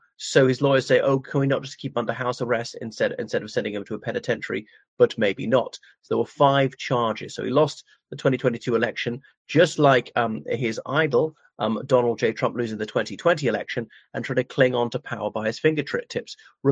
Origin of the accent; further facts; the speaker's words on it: Ireland; everybody … from Ireland.